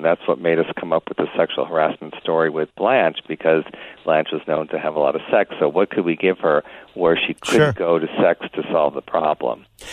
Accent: Detroit, Michigan, United States; And I'm from Detroit area and very Midwest.

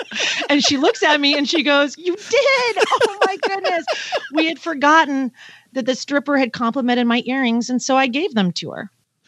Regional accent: Pacific Northwest, United States; the Seahawks, where I'm from the Pacific Northwest, they were playing the Saints

